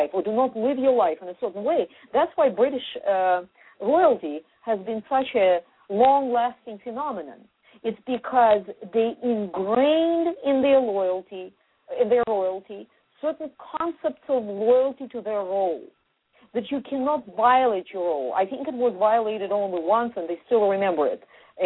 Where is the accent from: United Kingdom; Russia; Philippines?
Russia; English is a second language; now in United States; When I was growing up in Russia, I thought that there is an idea of success, material success.